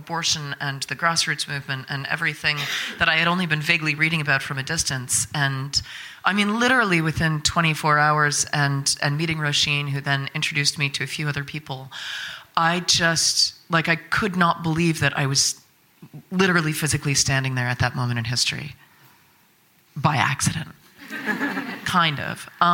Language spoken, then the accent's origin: English; United States; well, I'm from America, you know, where everything is fine.